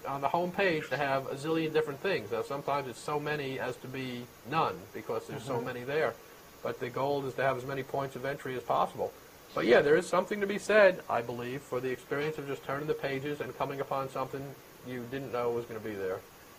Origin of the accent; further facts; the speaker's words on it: Brooklyn, New York, United States; When I grew up in Brooklyn many years ago, there were 7 daily newspapers in New York City.